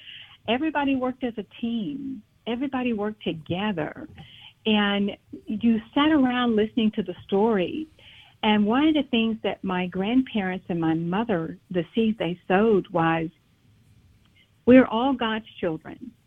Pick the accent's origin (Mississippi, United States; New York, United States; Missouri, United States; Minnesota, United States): Mississippi, United States; I grew up picking cotton in Mississippi.